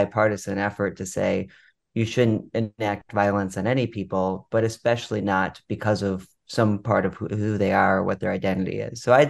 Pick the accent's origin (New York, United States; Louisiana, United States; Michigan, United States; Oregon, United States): Michigan, United States; also born or lived in Washington, District of Columbia, United States; So for me, I grew up in Michigan and lived in DC for a short bit and decided, where in the world do I want to live? Picked Michigan.